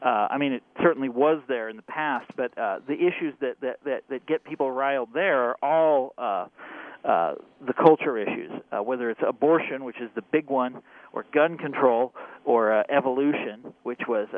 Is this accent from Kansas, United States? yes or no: yes; Kansas, United States; Well, I'm now a professional Kansan.